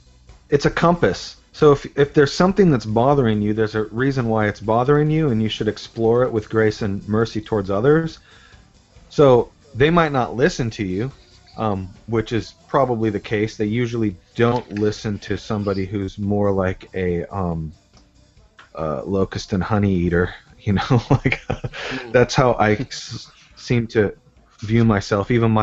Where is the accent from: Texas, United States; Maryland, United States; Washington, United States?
Washington, United States; Port Angeles; even growing up in my hometown, which is about 2 hours west of Seattle in a small town called Port Angeles, I never fit in with Christians.